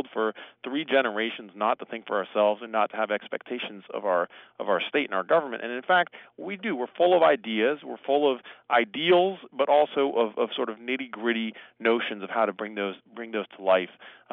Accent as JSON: {"language": "English", "country": "United States", "said": "And for me, as an American, I mean, I've spent my whole life sort of decrying or noticing that people seem apathetic."}